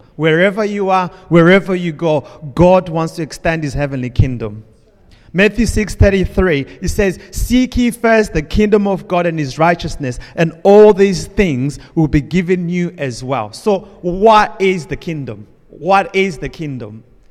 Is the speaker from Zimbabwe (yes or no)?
yes; Zimbabwe; born there; I was born in Zimbabwe. I went to a school called Prince Edward.